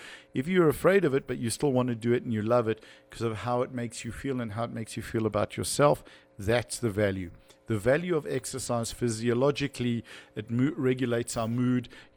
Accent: Cape Town, Western Cape, South Africa; growing up in Cape Town, getting grape season started

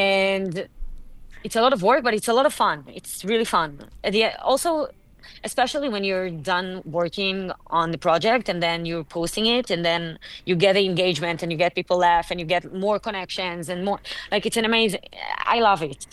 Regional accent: Tel Aviv, Tel Aviv District, Israel; I'm born and raised in Tel Aviv.

